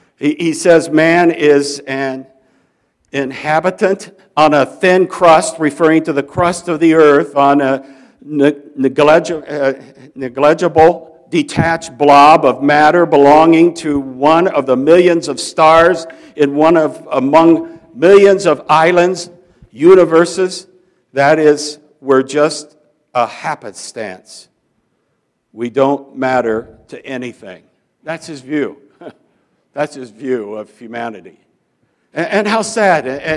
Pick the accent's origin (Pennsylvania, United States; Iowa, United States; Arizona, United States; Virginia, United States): Iowa, United States; Fairfield; my hometown of Fairfield, Iowa, is the center of TM, or Transcendental Meditation.